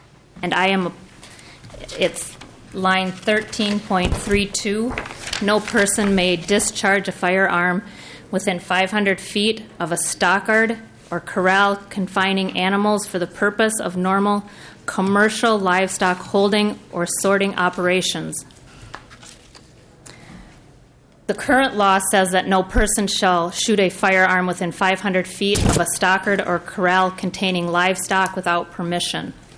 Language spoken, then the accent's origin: English; New Prague, Minnesota, United States; I'm from New Prague, Minnesota, in rural Le Sueur County.